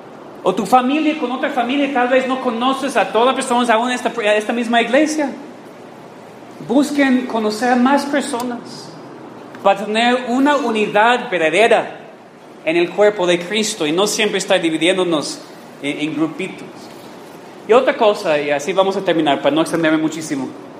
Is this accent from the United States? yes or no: yes; United States; Yo crecí en una iglesia en los Estados Unidos